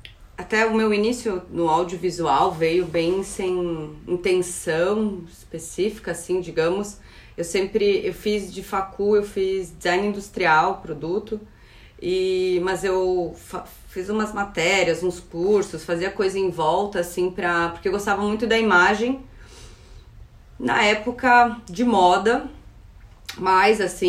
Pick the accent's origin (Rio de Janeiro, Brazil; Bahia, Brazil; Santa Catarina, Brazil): Santa Catarina, Brazil; eu sou de Santa Catarina, no interior, e eu fui estudar em Floripa